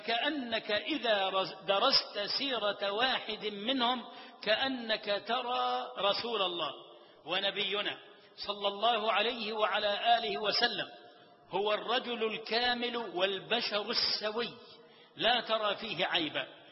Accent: Egypt; بلدنا مصر

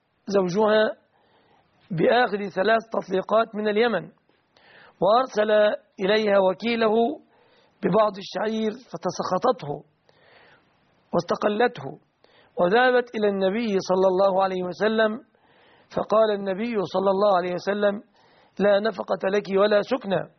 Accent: Egypt

